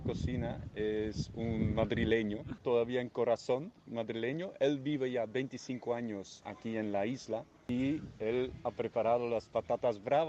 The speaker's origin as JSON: {"language": "Spanish", "country": "Belgium", "second_language": "Spanish", "lives_now": "Spain", "said": "Yo mismo soy de Bélgica."}